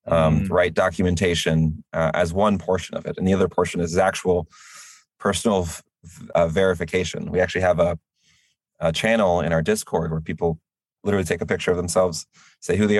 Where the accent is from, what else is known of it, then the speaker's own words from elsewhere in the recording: United States; I am an American. I am, the U.S. our company is based out of the U.S.